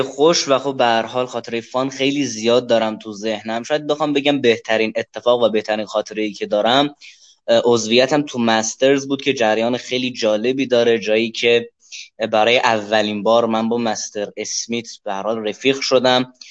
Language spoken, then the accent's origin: Persian; Tabriz, East Azerbaijan, Iran; بچه تبریزم، دانشجوی رشته حقوق ترم 4